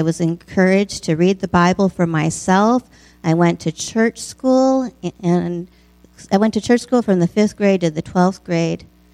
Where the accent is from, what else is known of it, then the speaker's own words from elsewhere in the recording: Hinsdale, Illinois, United States; born there; I was born in Hinsdale, Illinois.